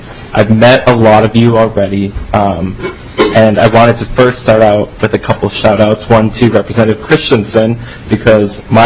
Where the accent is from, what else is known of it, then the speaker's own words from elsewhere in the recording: Annandale, Minnesota, United States; I'm from Annandale, Minnesota.